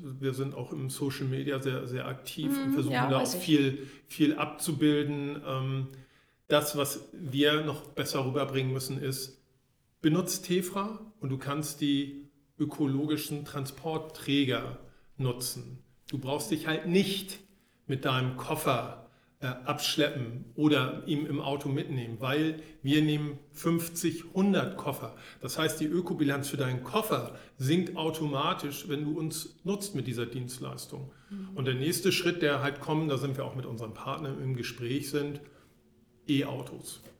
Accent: Hamburg, Germany; Ich bin im Barmbek aufgewachsen die ersten Jahre, bin dann ein bisschen rausgegangen. Heute wohne ich im wundervollen Alstertal.

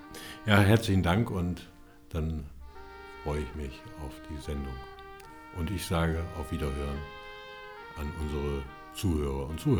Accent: Berlin, Germany; now in Hamburg, Germany; Also ich komme aus Berlin und bin dann nach Winterhude gezogen, also insofern habe ich da eine ganz besondere Verbindung dazu

